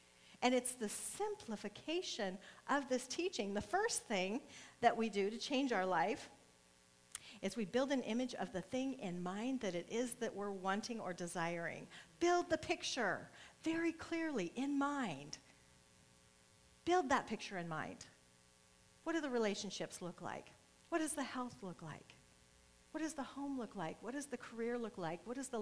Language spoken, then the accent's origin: English; California, United States; also born or lived in Nebraska; because I was from California back to Nebraska. I was back and forth a lot. I've moved a lot.